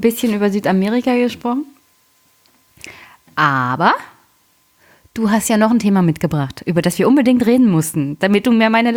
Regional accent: Jüterbog, Brandenburg, Germany; Ich komme aus Jüterbock.

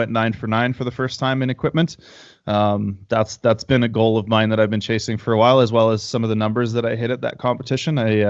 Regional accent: Canada; I'm a Canadian powerlifter and powerlifting coach.

